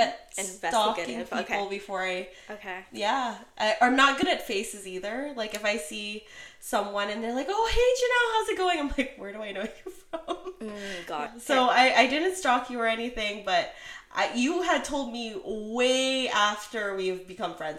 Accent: Vancouver, British Columbia, Canada; And I have grown up here my entire life.

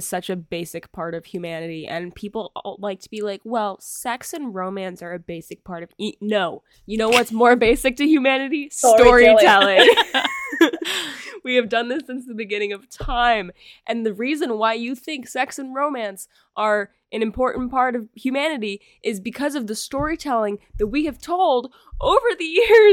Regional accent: United States; just because I'm selfish and I'm obsessed with myself and I'm American.

